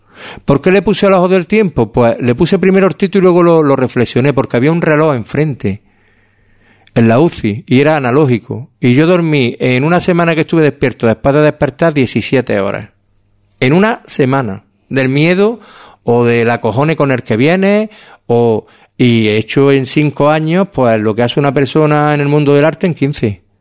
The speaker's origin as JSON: {"language": "Spanish", "town": "Granada", "region": "Andalusia", "country": "Spain", "said": "hablo de mi tierra, ¿no? De nuestra tierra, Granada de Luna y Veleta."}